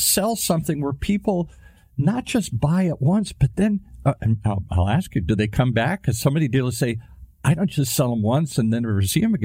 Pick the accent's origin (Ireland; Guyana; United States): Ireland; I'm an Irishman.